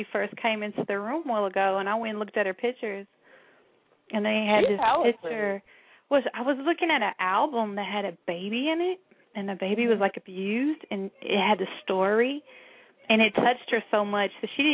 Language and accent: English; Georgia, United States; Yeah, I'm from Georgia.